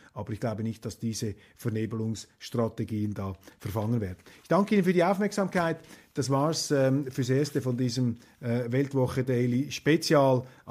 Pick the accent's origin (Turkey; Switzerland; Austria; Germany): Switzerland; als Schweizer sage ich nur Neutralität.